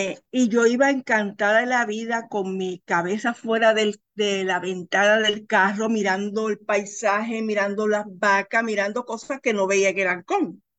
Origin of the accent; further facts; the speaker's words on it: Loíza, Puerto Rico; also born or lived in Río Piedras; Bueno, yo nací en Río Piedras, pero llegué a Loíza a los pocos días de nacida, así que yo me considero loiseña de pura cepa. Me crié alrededor del Ancón, llegué al Ancón como de 2 o 3 añitos